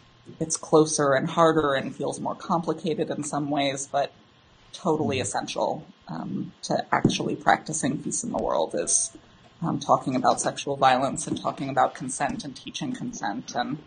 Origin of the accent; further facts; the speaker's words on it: United States; the context that I live in as a U.S. American.